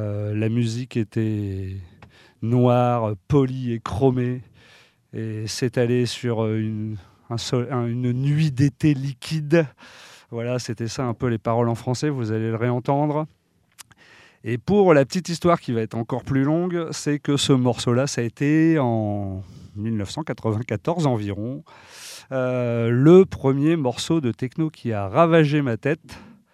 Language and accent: French; Roubaix, Hauts-de-France, France; born there; je suis né à Roubaix aussi